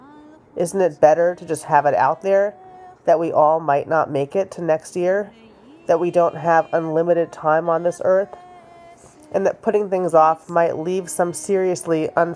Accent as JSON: {"language": "English", "town": "Wyckoff", "region": "New Jersey", "country": "United States", "tie": "born or raised there", "said": "the congregation where I grew up in Wyckoff, New Jersey."}